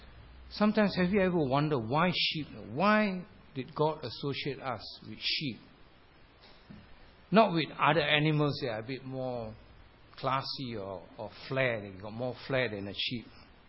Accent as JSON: {"language": "English", "country": "Singapore", "said": "Because he knows I'm from Singapore, I just want to know how big is his station."}